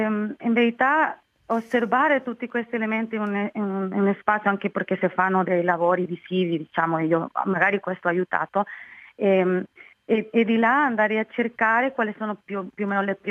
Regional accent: Costa Rica; io provengo da Costa Rica, per me cambiare di una città e abitare in un nuovo posto è stato comunque un momento importante nella mia vita.

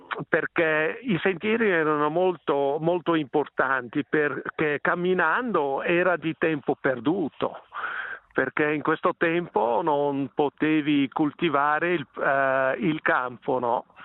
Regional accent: Zurich, Switzerland; Italian is a second language; La mia famiglia è d'origine di Gera Verzasca, ma io sono cresciuto a Zurigo.

